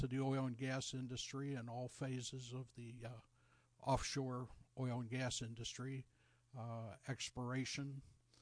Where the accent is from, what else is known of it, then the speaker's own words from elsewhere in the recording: Pittsburgh, Pennsylvania, United States; I was going to mention I was born and raised in Pittsburgh. I'm a Steelers fan.